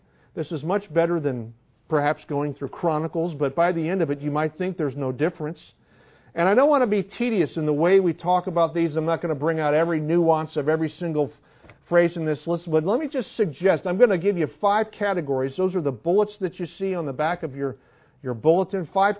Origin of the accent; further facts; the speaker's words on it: Palatine, Illinois, United States; When I was growing up, I grew up in Palatine, Illinois, just outside of Chicago, one of the suburbs.